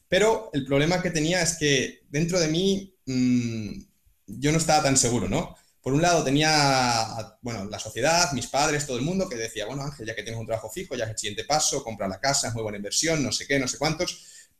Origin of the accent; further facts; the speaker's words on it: Cáceres, Extremadura, Spain; tengo 29 años y soy de Cáceres. Y estudié ingeniería informática aquí, en la Universidad de Extremadura, viviendo en casa de mis padres